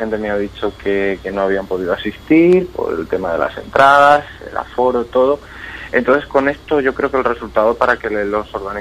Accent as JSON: {"language": "Spanish", "town": "Jumilla", "region": "Region of Murcia", "country": "Spain", "tie": "born or raised there", "said": "Ya Jumilla siempre quiero bailar, sobre todo porque está aquí en mi pueblo, está mi familia, mi gente"}